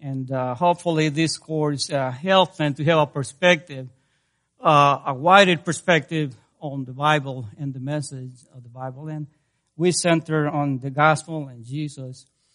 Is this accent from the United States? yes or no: no; El Salvador; I grew up in El Salvador. I was born in El Salvador. My wife, too. We are from El Salvador, Central America. My parents were Christians.